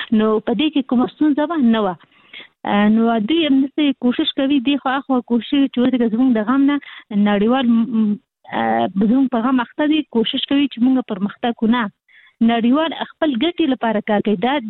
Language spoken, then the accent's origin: Pashto; Kabul, Afghanistan; زموږ مرکز موږ خاصني د کابل یو.